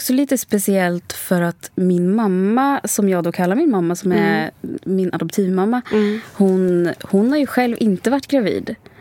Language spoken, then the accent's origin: Swedish; Sweden; also born or lived in Sri Lanka; Och jag var 2 månader när jag kom till Sverige.